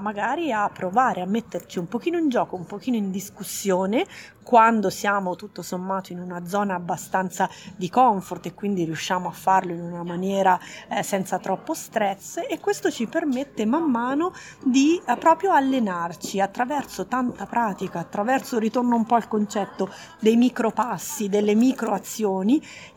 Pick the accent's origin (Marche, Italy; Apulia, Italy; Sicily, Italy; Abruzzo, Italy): Marche, Italy; also born or lived in Milan; now in New York, United States; Mi sono trasferita dalle Marche a Milano e poi da Milano a New York